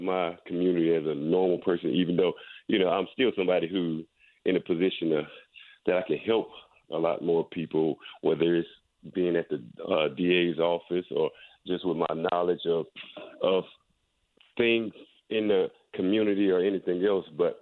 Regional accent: Brulee, Louisiana, United States; moved back to my hometown of Brulee about a year ago. So I'm just I'm back home now.

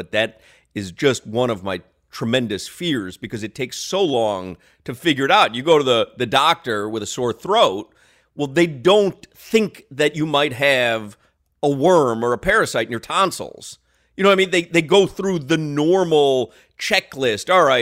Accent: Chicago, Illinois, United States; Because like growing up in Chicago, there was a place called Michael's.

